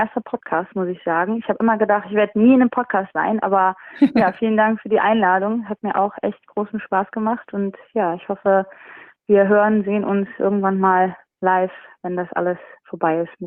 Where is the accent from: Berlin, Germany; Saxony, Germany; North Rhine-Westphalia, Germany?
North Rhine-Westphalia, Germany; Essen; ich bin aus Essen